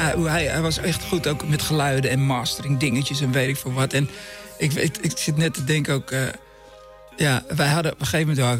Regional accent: Bussum, North Holland, Netherlands; Die ken ik uit Bussum, waar ik vandaan kom.

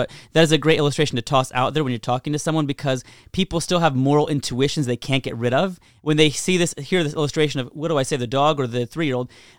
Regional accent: Indiana, United States; I grew up in Indiana. It didn't make me less of a person.

